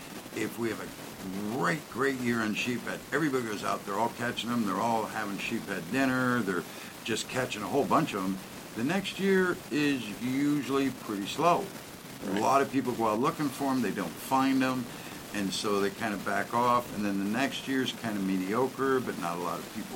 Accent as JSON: {"language": "English", "region": "Midwest", "country": "United States", "said": "because I'm from the Midwest, originally from there, I learned to say Rapala"}